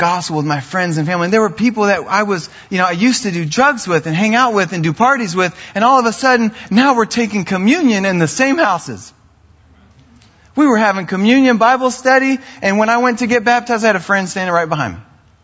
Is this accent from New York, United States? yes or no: no; Pensacola, Florida, United States; Growing up in Pensacola, youngest of four boys, I was a troublemaker.